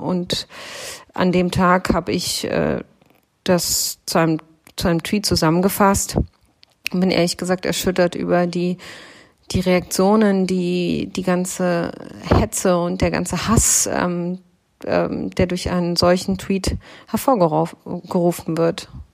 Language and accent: German; Germany; dass Leute, die so aussehen können wie ich, Deutsche sind.